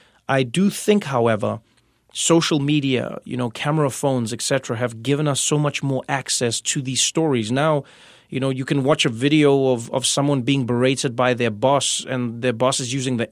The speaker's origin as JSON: {"language": "English", "country": "South Africa", "tie": "born or raised there", "said": "one thing I enjoyed when I was growing up in South Africa was in our schools, we learned about world history"}